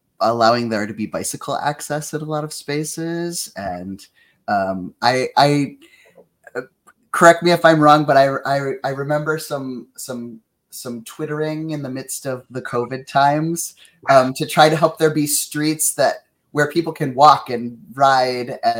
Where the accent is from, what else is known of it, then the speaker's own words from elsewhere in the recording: South Dakota, United States; And I, growing up in South Dakota, I understand that when you live in a space where everything is very far apart, having a car is sometimes your life bridge to different spaces.